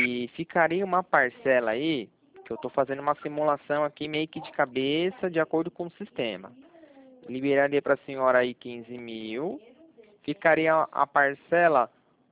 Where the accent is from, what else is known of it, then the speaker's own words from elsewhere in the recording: Dracena, São Paulo, Brazil; Eu também sou do interior de São Paulo.